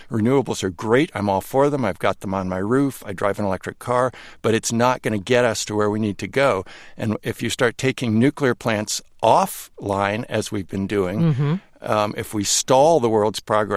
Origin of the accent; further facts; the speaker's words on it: Boston, Massachusetts, United States; born there; and I'm 13th generation Massachusetts, I was born in Boston, I would like to think that this city's going to keep going for more generations.